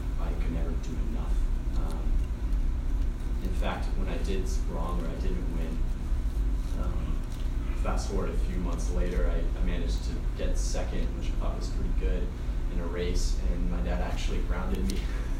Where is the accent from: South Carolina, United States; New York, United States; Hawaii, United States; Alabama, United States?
South Carolina, United States; moved away as an adult; now in North Carolina, United States; So I grew up in North Carolina, or South Carolina. I moved to North Carolina when I was 18, so Carolina boy at heart.